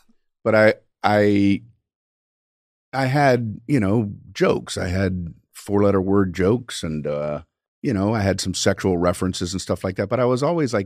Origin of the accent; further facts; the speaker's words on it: Miami, Florida, United States; I grew up in Miami, Florida.